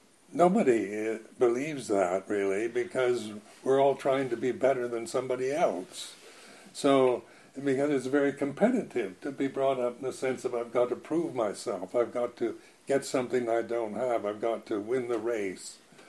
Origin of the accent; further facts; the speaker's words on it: United States; And as an American, you're brought up with this idea